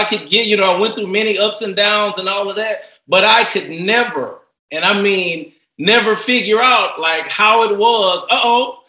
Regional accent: Port Arthur, Texas, United States; I'm from Port Arthur, Texas, right? But I was hard or nothing. I was like Steve Urkel of Port Arthur, right?

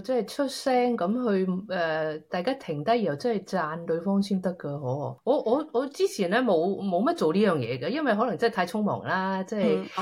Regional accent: Sweden; Cantonese is a second language; 我瑞典人嚟噶嘛

